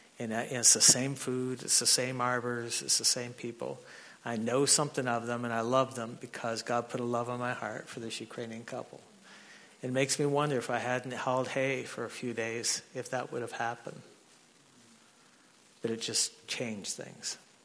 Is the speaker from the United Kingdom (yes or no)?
no; Canada; And they came to where I grew up in Canada.